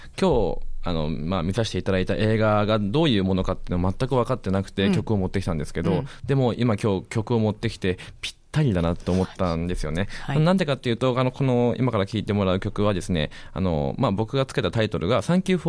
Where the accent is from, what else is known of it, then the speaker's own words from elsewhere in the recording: Satsumasendai, Kagoshima, Japan; 鹿児島県の薩摩川内市って僕の出身の町があるんですけれども